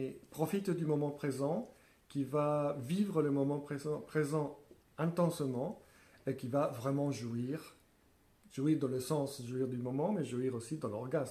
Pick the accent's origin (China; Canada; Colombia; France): Colombia; French is a second language; surtout que je viens d'un pays latino-américain, de la Colombie, et pendant mon adolescence